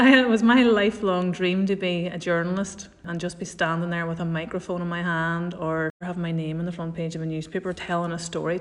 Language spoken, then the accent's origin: English; Northern Ireland, United Kingdom; growing up in Northern Ireland, there was always news happening.